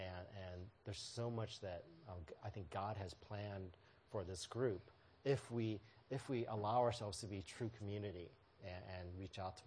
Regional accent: United States; When I was growing up in America, my friends were all sort of free-range kids, roaming kids who went anywhere, anytime.

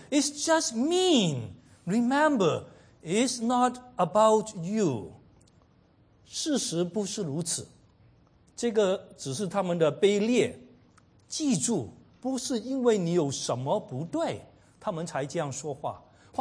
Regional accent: China; 我们中国人就喜欢一次起两次止，对不对？

